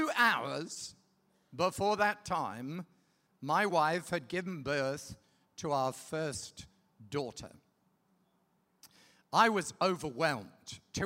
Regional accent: England, United Kingdom; I was brought up in England in a traditional church. I wasn't a Christian.

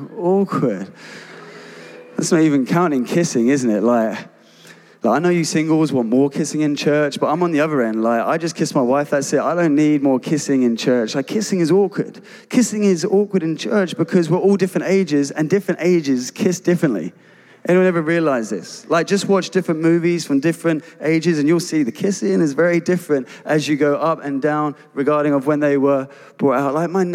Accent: England, United Kingdom; Like, I'm English.

